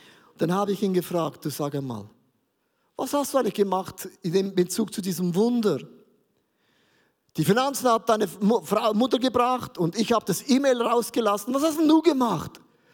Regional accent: Switzerland; ich bin ein Schweizer, wir sind neutral, oder?

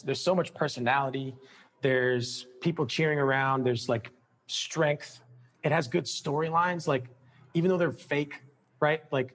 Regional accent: New York City, New York, United States; born there; Both my parents hail from there, and I'm a first-generation American. I was born in New York City.

